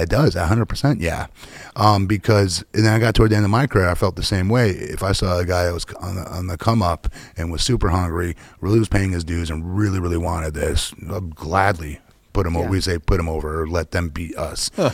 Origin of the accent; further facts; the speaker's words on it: Northeast, United States; I grew up in the Northeast originally.